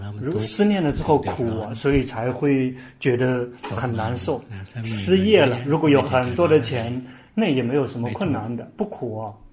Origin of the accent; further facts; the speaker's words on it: Thailand; Chinese is a second language; 我们泰国人有机会听法明白